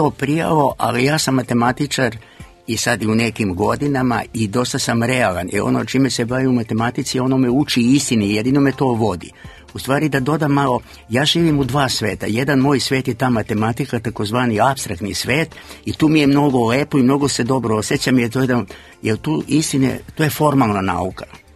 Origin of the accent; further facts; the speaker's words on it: Dobra Voda, Serbia; kad sam se školovao tamo gde sam rođen u Dobroj Vodi, kako sam završio školu